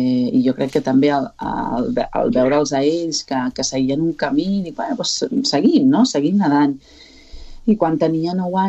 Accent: Sabadell, Catalonia, Spain; born there; Doncs vaig néixer aquí a Sabadell, aquí no, allà, un 5 de febrer del 1981. I vaig néixer en una família en la que hi havia el meu germà

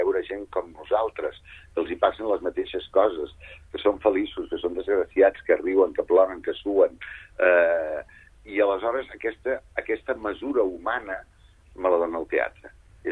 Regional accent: Catalonia, Spain; Fa gairebé 4 anys, 3 anys que no soc de Catalunya

